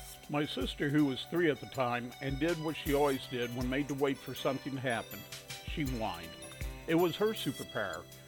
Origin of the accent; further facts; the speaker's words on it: Topeka, Kansas, United States; Poe, who is also a native Topekan and who knows that I am a history buff, especially when it comes to my hometown.